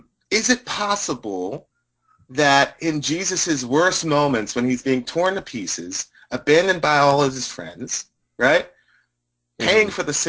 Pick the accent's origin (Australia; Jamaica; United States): Jamaica; born there; Now me, I was born in Jamaica, so it's not a controversial thing for me at all.